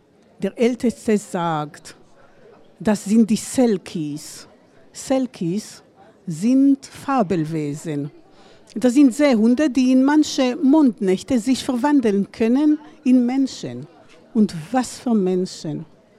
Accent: Israel; German is a second language; now in Ireland; Und ich bin aus Israel ursprünglich. Also meine Familie ist orientalisch, meine Kultur ist auch orientalisch. Und als ich nach Irland kam

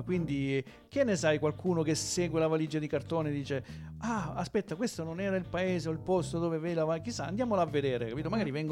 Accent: Apulia, Italy; In Salento, noi siamo salentini, ti consigliamo il Salento

